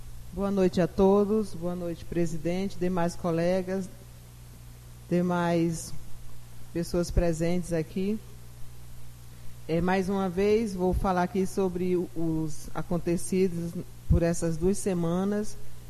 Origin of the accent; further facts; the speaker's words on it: Jerumenha, Piauí, Brazil; somos de Jerumênia, e termina sendo família, né? Nossas famílias se entrelaçam também.